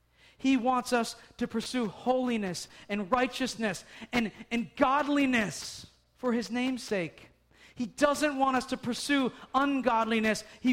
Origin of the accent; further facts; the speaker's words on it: New England, United States; We're in New England, Colby, leave me alone. I grew up in New England.